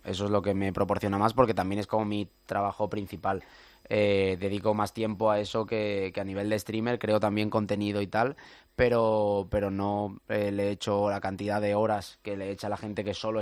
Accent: Muros de Nalón, Asturias, Spain; now in Madrid, Spain; Bueno, yo soy de un pueblo de Asturias, no soy de Oviedo.

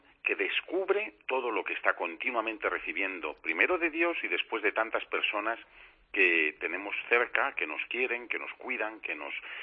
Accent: Spain; Entonces te vienen los niños y dicen: ¿de dónde eres? Y desde España.

